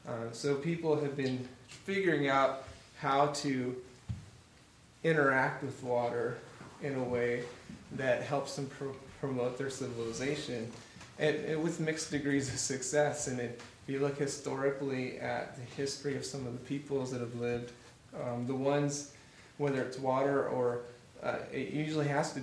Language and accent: English; Missouri, United States; I always said growing up in Missouri that if we wanted it to rain, we would just go to church and, pray and God would make it rain